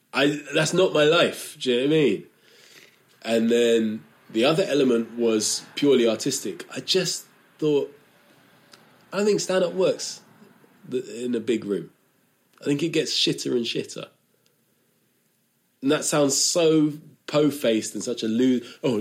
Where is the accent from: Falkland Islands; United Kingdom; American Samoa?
United Kingdom; London; I'm not from Norwich, I'm from London.